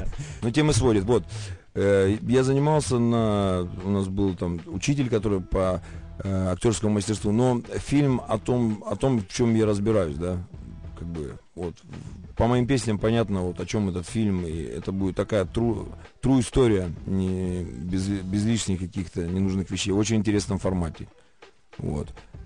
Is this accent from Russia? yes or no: yes; Rostov-on-Don, Rostov Oblast, Russia; Я же из Ростова